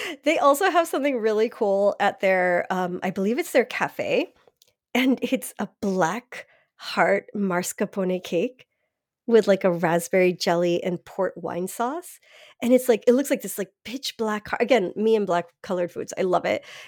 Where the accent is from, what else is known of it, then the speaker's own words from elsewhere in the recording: Miami, Florida, United States; And yes, I'm from Miami. That's why I pronounce the S.